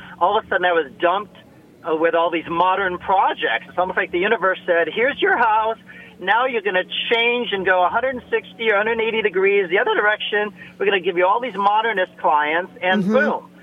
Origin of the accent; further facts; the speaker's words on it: Midwest, United States; also born or lived in Phoenix; Growing up in the Midwest on 5 acres in this old Georgian brick farmhouse and learning plant material, I started grooming and pruning and deadheading flowers at the age of 6 or 7.